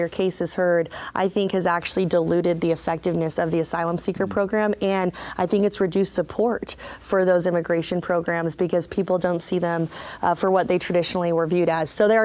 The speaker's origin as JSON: {"language": "English", "town": "Harriman", "country": "United States", "tie": "born or raised there", "said": "My hometown of Harriman, where I grew up"}